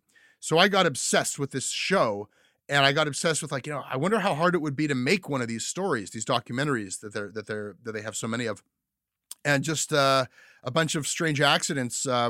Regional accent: United States; And so many of the things you describe, just like my hometown in America.

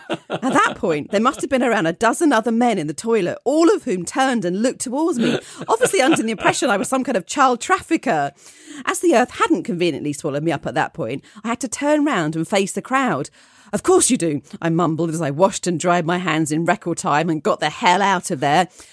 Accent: Scotland, United Kingdom; I grew up in Scotland in a small cul-de-sac, and the neighbours that lived around my mum and dad's house were much older.

